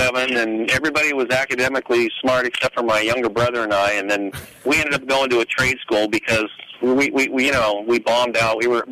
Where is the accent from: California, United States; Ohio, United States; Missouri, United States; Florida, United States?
California, United States; Yeah, I'm actually at the house I was born and raised at.